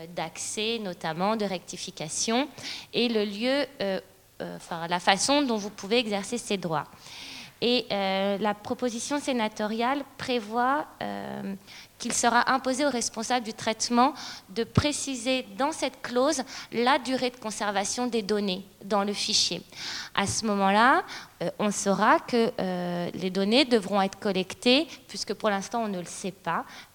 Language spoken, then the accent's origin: French; France; connaît moins d'exceptions que chez nous en France